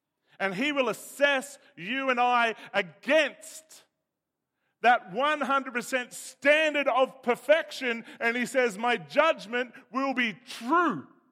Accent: Innes Park, Queensland, Australia; I'm from Innes Park, so I can say that.

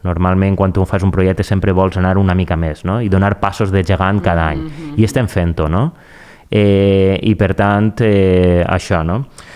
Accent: Villajoyosa, Valencian Community, Spain; de fet és del meu poble, de la Vila Joiosa

